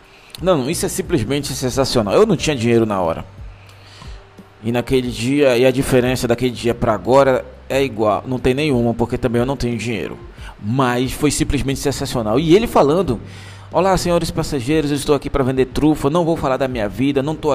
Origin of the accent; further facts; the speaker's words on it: Manaus, Amazonas, Brazil; Pra quem não sabe, sou de Manaus.